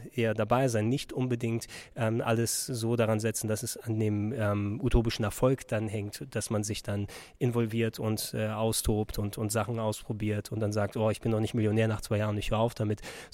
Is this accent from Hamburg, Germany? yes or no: yes; Hamburg, Germany; aber ich bin Hamburger Jung. Ne? Ich komme aus Norddeutschland und bin eher selten hier in diesen Gefilden unterwegs.